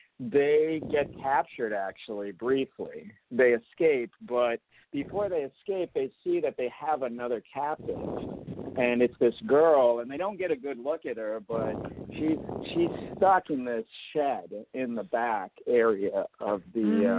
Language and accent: English; St. Thomas, U.S. Virgin Islands; back what we used to call when I was growing up in St. Thomas, a bum.